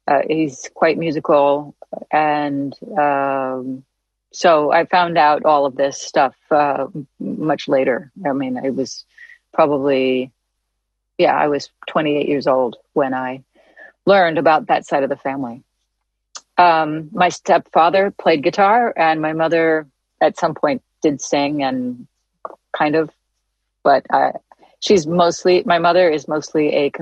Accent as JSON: {"language": "English", "town": "Santa Monica", "region": "California", "country": "United States", "tie": "born there", "said": "I was born in Santa Monica, California. I have very few memories of that first part of my life."}